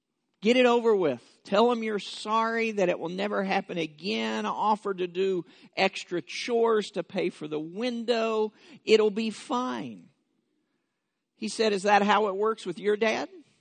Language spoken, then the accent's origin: English; Kentucky, United States; also born or lived in Florida; When we moved years ago from Florida to my home state of Kentucky, my wife and I, stood on the front porch